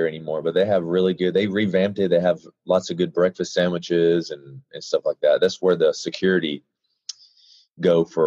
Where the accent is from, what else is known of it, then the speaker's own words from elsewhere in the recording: Florence, Alabama, United States; Alabama. Upper northwest corner, Florence, Alabama.